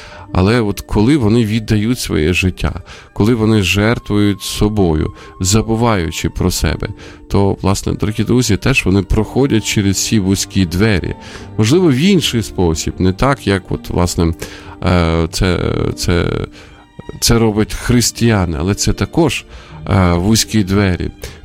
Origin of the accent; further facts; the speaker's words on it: Sumy, Sumy Oblast, Ukraine; біля мого рідного міста теж от тривають бої, Суми